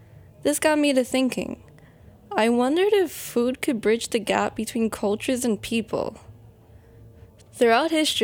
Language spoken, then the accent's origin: English; Queens, New York, United States; I'm an American-born Chinese, raised in Bayside, Queens, a secluded area where the only thing to eat outside my home was pizza, which was on every corner.